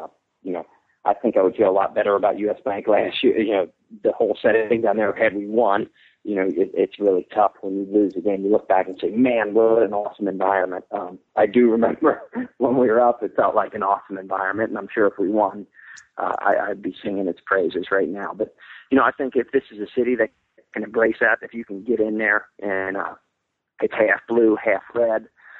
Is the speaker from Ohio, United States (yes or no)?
yes; Cincinnati, Ohio, United States; I'm from Cincinnati.